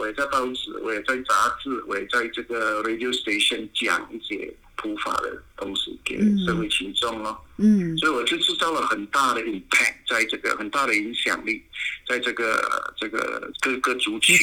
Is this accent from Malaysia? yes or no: yes; Malaysia; 马来西亚人会很多语言的。